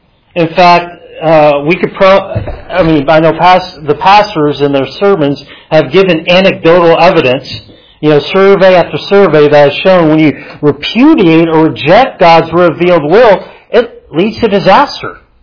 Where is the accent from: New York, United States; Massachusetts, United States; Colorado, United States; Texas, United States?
Texas, United States; growing up in West Texas, you know, it was part of life for all of us.